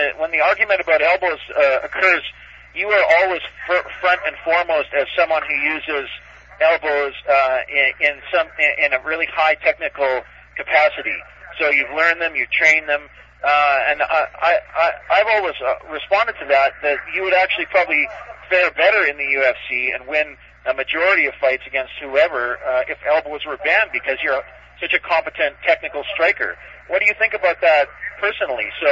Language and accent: English; Edmonton, Alberta, Canada; I'm from Edmonton.